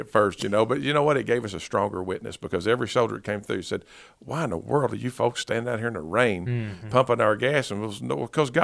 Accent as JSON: {"language": "English", "town": "Paducah", "region": "Kentucky", "country": "United States", "said": "And I'm from Paducah, Kentucky, so I've ministered in probably 80 churches in that area"}